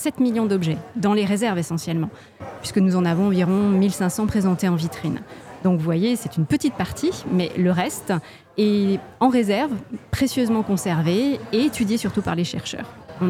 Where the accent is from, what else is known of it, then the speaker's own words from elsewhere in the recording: Bergerac, Nouvelle-Aquitaine, France; je suis originaire de la Dordogne, de Bergerac plus précisément.